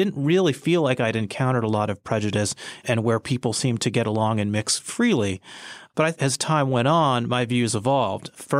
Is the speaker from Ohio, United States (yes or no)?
no; Michigan, United States; I mean, when I was growing up in Michigan, I lived in a very integrated neighborhood where there were blacks, Hispanics, Asians.